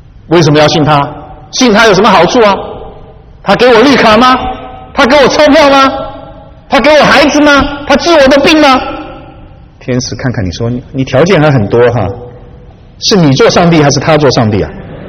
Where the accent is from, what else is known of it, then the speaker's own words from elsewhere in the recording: China; 我告诉你，我们中国人有一个非常好的特点，好汉不吃眼前亏